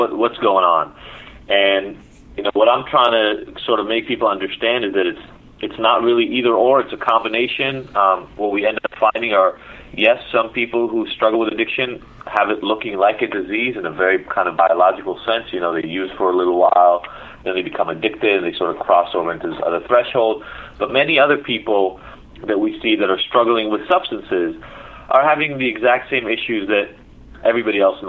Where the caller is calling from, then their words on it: Los Angeles, California, United States; In not yet sunny Los Angeles.